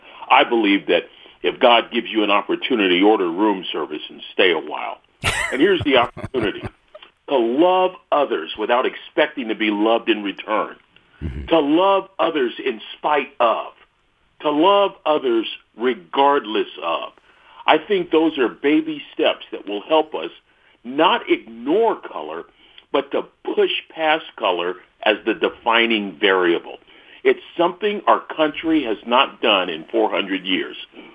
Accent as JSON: {"language": "English", "region": "California", "country": "United States", "tie": "born or raised there", "said": "I grew up in a very integrated part of the world. I grew up in the San Francisco Bay Area. On my block, we had Filipino, African American, Hispanic, and white."}